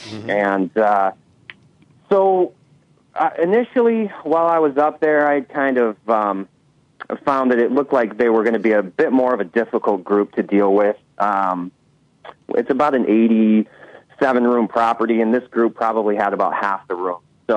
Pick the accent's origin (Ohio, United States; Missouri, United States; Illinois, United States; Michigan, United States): Michigan, United States; Oscoda; I'm from Oscoda, actually. That's where I live.